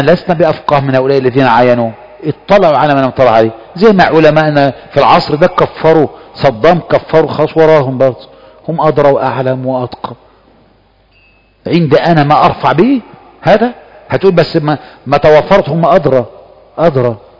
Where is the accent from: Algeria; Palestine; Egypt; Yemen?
Egypt; وسعودي وانا مصري